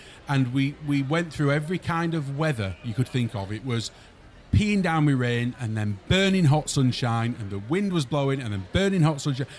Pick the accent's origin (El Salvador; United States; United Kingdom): United Kingdom; Rotherham, Yorkshire and the Humber; I don't know how old I was, 17 or whatever. Yeah. I'm from Rotherham.